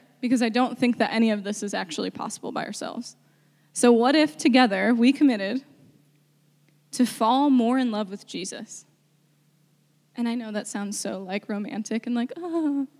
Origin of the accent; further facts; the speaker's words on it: Cleveland, Ohio, United States; I am from Cleveland, people.